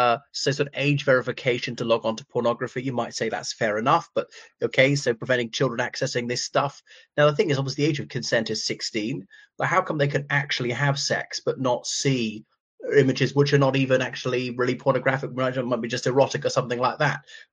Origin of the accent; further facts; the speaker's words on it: Ireland; from Ireland.